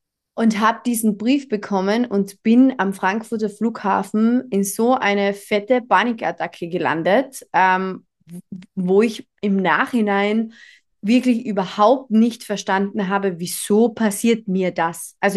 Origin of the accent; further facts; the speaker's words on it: Carinthia, Austria; ich komme aus Österreich, aus dem wunderschönen Kärnten